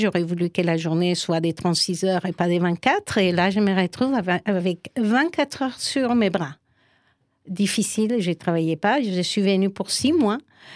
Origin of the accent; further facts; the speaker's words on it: France; Mais je suis très contente de retourner chez moi, en France. C'est-à-dire que je ne m'identifie plus avec la culture actuelle de mon pays.